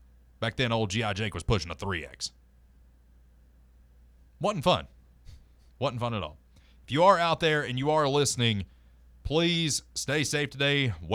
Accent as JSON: {"language": "English", "town": "La Follette", "region": "Tennessee", "country": "United States", "said": "I didn't know what Chick-fil-A was. I was from La Follette."}